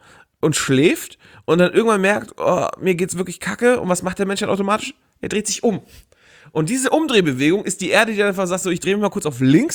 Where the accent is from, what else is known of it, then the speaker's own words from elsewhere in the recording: Hamburg, Germany; Ich komme aus der Gegend von Hamburg